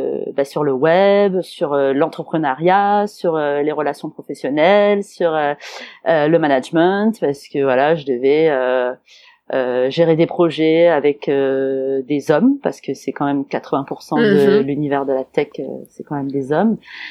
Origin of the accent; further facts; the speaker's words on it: Marseille, Provence-Alpes-Côte d'Azur, France; Je viens du sud-est de la France. Je suis née à Marseille, même si ça s'entend pas beaucoup.